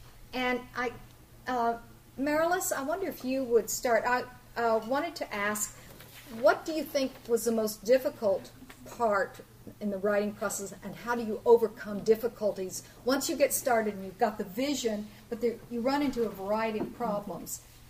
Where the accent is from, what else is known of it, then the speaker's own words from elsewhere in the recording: Oklahoma, United States; Oh, I grew up in Oklahoma.